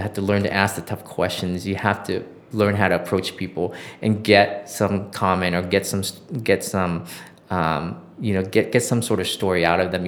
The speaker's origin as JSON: {"language": "English", "region": "California", "country": "United States", "tie": "born or raised there", "said": "And I grew up in Orange County, you know, where it was warm, and, you know, there's no such thing as winter in Southern California."}